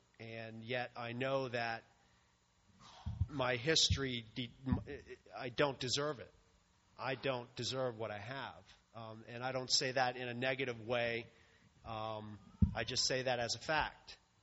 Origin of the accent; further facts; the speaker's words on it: Pennsylvania, United States; He was with me through a childhood growing up in the Lebanon County foster care system.